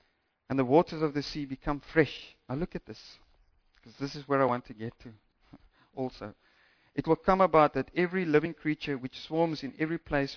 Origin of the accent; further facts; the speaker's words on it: Windhoek, Khomas, Namibia; Swakopmund, most of you, I come from Windhoek, at least there we did it sometimes.